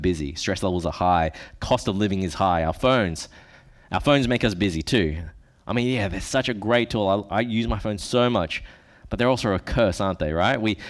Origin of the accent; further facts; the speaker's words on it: Australia; if you don't know, I'm Australian, born Chinese, okay? I sound very Australian.